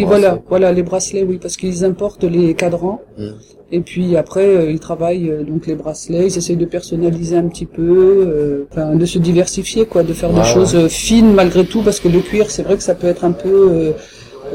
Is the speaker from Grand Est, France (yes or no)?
no; Montauban, Occitanie, France; et moi je suis de Montauban, donc on est vraiment tout près, quoi.